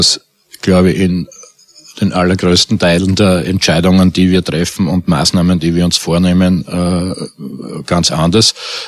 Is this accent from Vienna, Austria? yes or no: no; Styria, Austria; Mein Heimatbundesland in der Steiermark